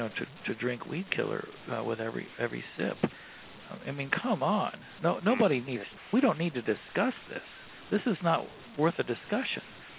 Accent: Montana, United States; I rode on an airplane back to my home state of Montana, which I've always loved to think of as this pristine, clean place.

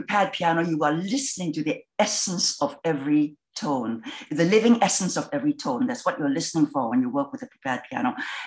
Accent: Singapore; I come from Singapore, which is a multicultural society

